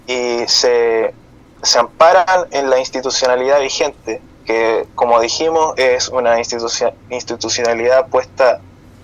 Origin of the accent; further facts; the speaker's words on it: Chile; lo cual en la práctica trae muchos inconvenientes para el desarrollo de la vida como chilenos